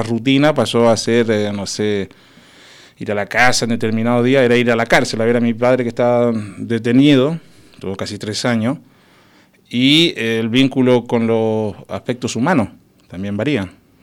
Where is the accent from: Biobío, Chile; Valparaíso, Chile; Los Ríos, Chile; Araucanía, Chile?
Araucanía, Chile; Lautaro; born there; nací básicamente en un pueblo muy pequeño, que se llama, pequeño de físico, pero grande de corazón, ¿no? Que se llama Lautaro. Lautaro está al sur de la capital de Santiago de Chile, en la región de la Araucanía